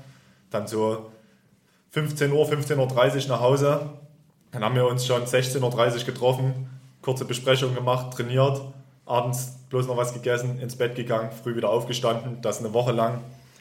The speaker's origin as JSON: {"language": "German", "town": "Oberlungwitz", "region": "Saxony", "country": "Germany", "tie": "born or raised there", "said": "ich bin vor 2 Jahren nach Chemnitz gezogen, habe gedacht, das lohnt sich etwas mehr. Bin jetzt wieder zurück in meine Heimatstadt Oberlungwitz gezogen."}